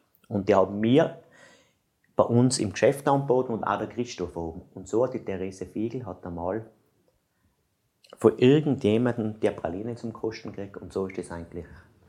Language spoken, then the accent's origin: German; Landeck, Tyrol, Austria; ich bin in Landeck da geboren und bin eigentlich in einer Konditoreifamilie von meinen Eltern aufgewachsen.